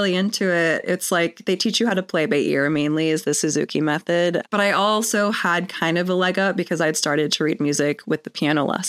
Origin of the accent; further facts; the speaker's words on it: Frankfort, Kentucky, United States; I was born and raised in Kentucky in this city called Frankfort. It is the capital of Kentucky, but it's kind of a small town.